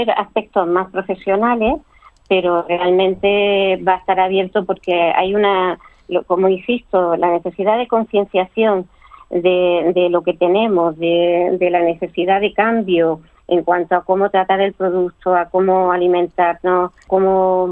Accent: Spain; dentro de la organización hay dos personas que somos españoles

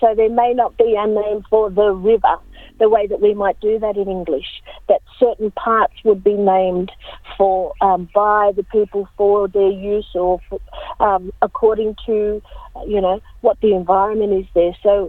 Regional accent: Australia; a really great place to question who we are as Australians.

